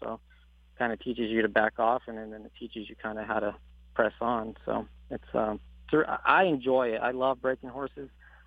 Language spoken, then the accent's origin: English; Texas, United States; Growing up in Texas, you know, it could get a little cowboy and stuff like that.